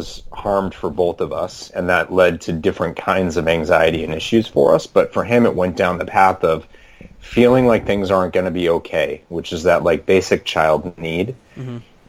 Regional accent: Massachusetts, United States; And you know, growing up in the Boston area, like, there's plenty of neighborhoods where you don't talk about that kind of stuff.

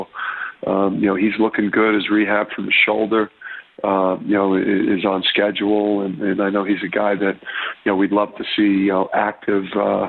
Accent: Jersey City, New Jersey, United States; I've spent my life, you know … growing up in Jersey City in particular.

